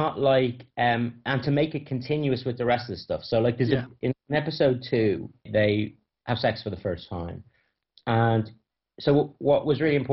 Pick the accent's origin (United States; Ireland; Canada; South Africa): Ireland; as somebody Irish and living here, it's nice to be able to do something here and film in places that I really love and everything.